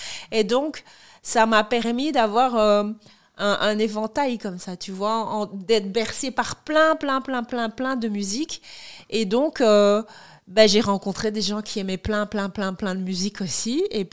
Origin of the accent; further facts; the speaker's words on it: Kinshasa, DR Congo; Je suis congolaise.